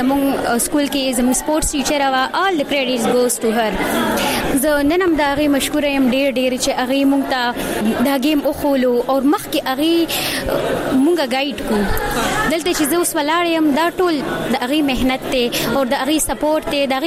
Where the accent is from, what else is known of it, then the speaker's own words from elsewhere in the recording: Peshawar, Khyber Pakhtunkhwa, Pakistan; او زه هم د پېښور یم.